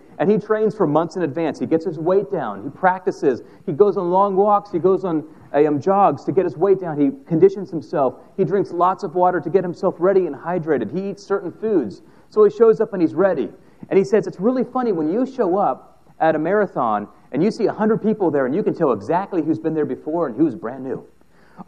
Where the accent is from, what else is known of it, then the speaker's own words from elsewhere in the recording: Fredericksburg, United States; Those of you who know I'm from Fredericksburg, they have a cannonball and they have a marathon they run every single year.